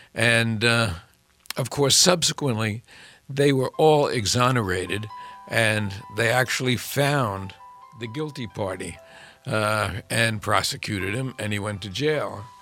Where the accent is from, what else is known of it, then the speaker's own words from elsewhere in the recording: New York, United States; now in Eagan, United States; because originally I'm from New York, and as I was trying to drive here today, reminiscent of the Long Island Expressway, as I was crawling from Eagan to here